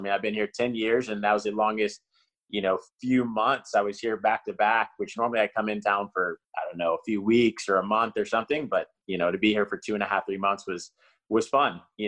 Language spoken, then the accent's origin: English; Oklahoma, United States; born or raised there